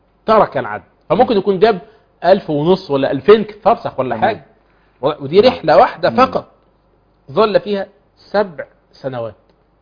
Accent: Morocco; سلا دي في بلادي المغرب

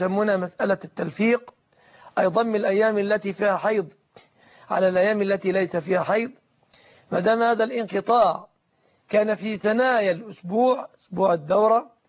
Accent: Egypt; بلادنا مصر

